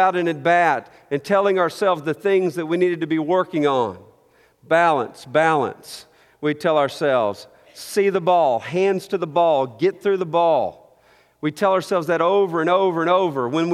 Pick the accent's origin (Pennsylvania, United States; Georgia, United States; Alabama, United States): Alabama, United States; Montgomery; And so right there in my hometown in Montgomery, Alabama, we had the Montgomery Rebels